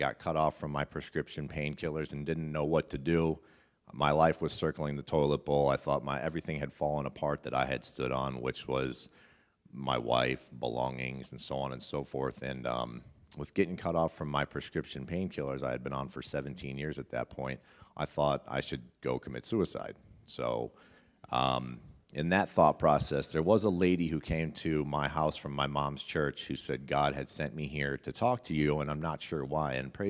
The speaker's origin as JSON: {"language": "English", "town": "North Tonawanda", "region": "New York", "country": "United States", "said": "I'm 37. I'm from North Tonawanda, so Western New York, like y'all."}